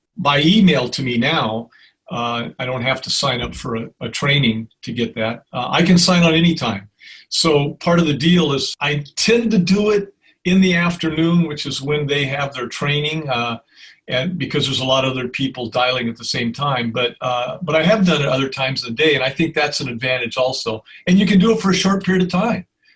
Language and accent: English; South Pasadena, California, United States; from South Pasadena, a part of the same chapter.